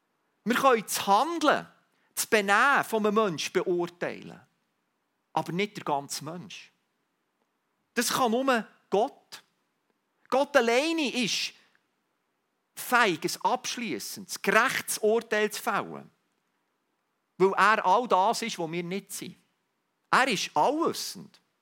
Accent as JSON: {"language": "German", "country": "Switzerland", "said": "Auch als Schweizer, auch wenn wir so neutral sind"}